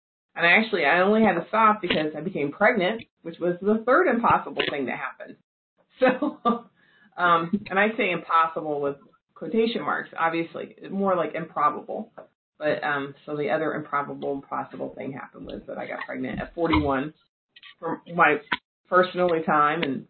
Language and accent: English; Kentucky, United States; So when I was in college, even though I'm from Kentucky, I never got to ride a horse.